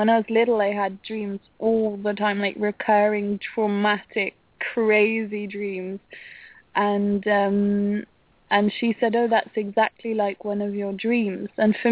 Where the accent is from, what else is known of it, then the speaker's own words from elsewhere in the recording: southwest France, France; also born or lived in England; I was born in England, and I lived there till I was 7, then came to France